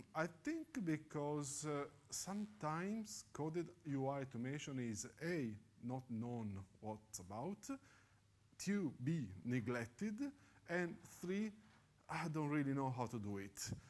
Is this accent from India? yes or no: no; Italy; moved away as an adult; As you guys probably are guessing, I'm originally from Italy.